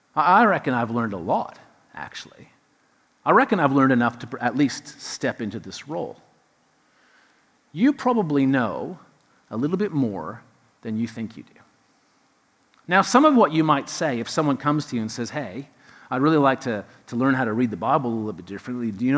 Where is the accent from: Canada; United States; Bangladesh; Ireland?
Canada; I'm from Canada.